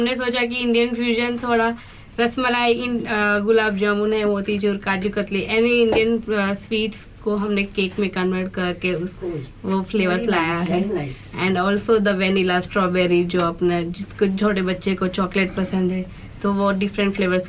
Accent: Gujarat, India; मैं भी गुजराती हूँ

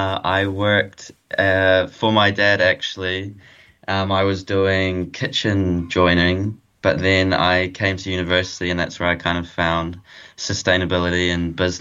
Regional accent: Hamilton, Waikato, New Zealand; I grew up in Hamilton in the North Island, so a bit different to Dunedin, but...

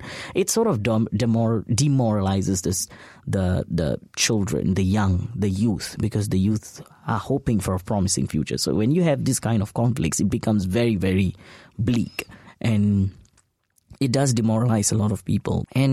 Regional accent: Singapore; how do you approach these issues as a Singaporean

